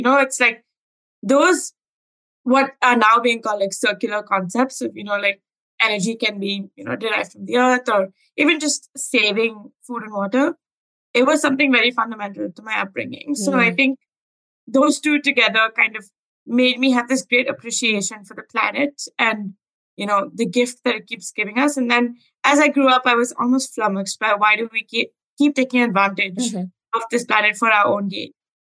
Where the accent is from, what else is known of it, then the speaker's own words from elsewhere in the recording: Mumbai, Maharashtra, India; also born or lived in Chennai; And so I grew up in, I like to say I saw different kinds of India. When I grew up in Mumbai and Chennai.